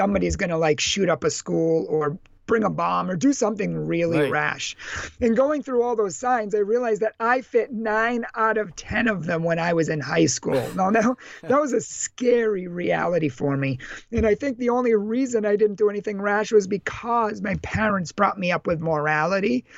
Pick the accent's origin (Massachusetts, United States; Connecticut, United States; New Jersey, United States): Massachusetts, United States; I'm from Massachusetts, which was voted one of the snobbiest states in the 50 states of America. And I didn't need a poll to tell me that. I grew up there.